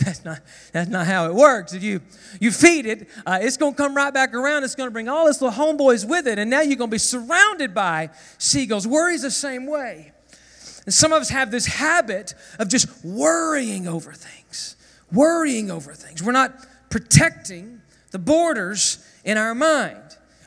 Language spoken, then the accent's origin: English; the South, United States; I grew up in the South. There's fire ants everywhere.